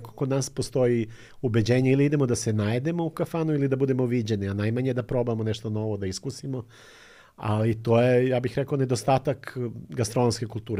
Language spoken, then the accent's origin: Serbian; Niš, Southern and Eastern Serbia, Serbia; ja sam rodom iz Niša